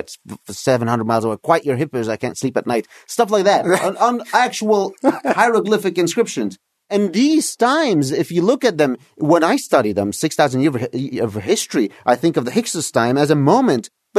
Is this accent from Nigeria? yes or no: no; Egypt; I grew up in Egypt.